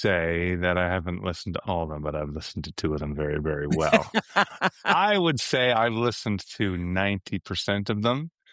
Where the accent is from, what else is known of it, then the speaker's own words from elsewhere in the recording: Canada; now in United States; No, I'm not. I'm from Canada originally.